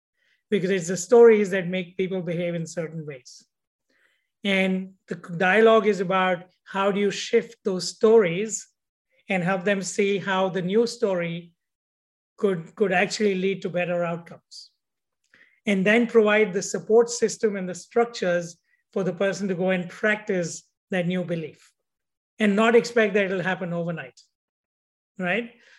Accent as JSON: {"language": "English", "country": "India", "tie": "born or raised there", "said": "I grew up in India"}